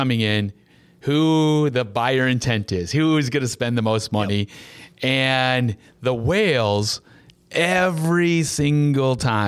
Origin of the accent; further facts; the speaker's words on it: Midwest, United States; now in Las Vegas, United States; I'm coming from the Midwest, I'm down in Las Vegas, this is all brand new to me